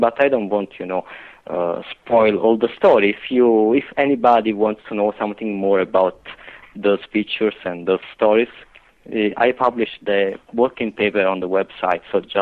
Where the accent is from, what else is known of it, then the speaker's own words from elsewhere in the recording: Italy; English is a second language; I am from Italy. I believe that my accent will be with me forever.